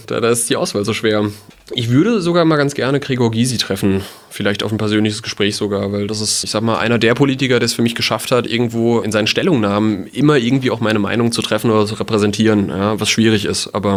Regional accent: Mainz, Rhineland-Palatinate, Germany; Mainz ist für mich meine Heimat.

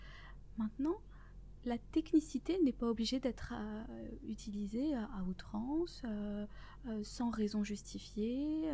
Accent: France; je suis revenue très rapidement en France parce que je suis française et que j'aimais travailler.

